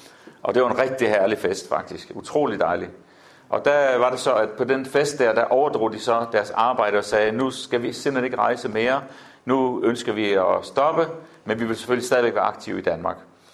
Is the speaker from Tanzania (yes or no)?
yes; Tanzania; moved away; Vi flyttede ud for nogle år siden og boede i Kenya. Jeg er vokset op i Tanzania i 12 år af min barndom.